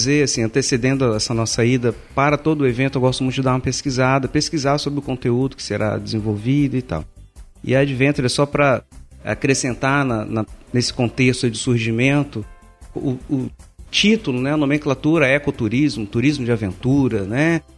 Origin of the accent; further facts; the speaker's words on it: Vitória, Espírito Santo, Brazil; É então, sou nascido e criado em Vitória mesmo, apaixonado pelo nosso estado, que é fantástico.